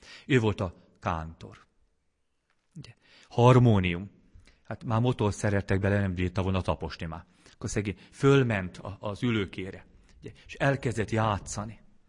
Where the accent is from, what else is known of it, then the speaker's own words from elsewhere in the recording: Hungary; Igenis, mi kedveseim, magyarok vagyunk. És egy csodálatos nemzetbe születtünk bele.